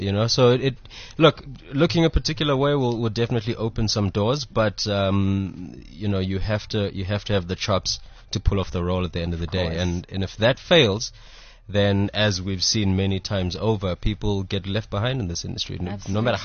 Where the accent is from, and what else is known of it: Durban, KwaZulu-Natal, South Africa; born or raised there